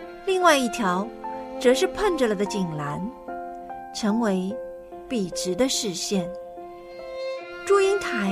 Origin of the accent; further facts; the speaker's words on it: Hangzhou, Zhejiang, China; 我的家乡杭州像一首诗